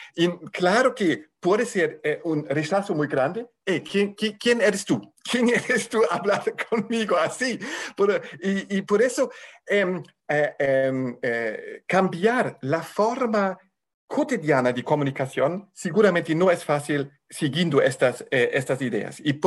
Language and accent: Spanish; Germany; Spanish is a second language; era estadounidense. Yo soy alemán. Entonces, es todo basado todavía en la cultura occidental.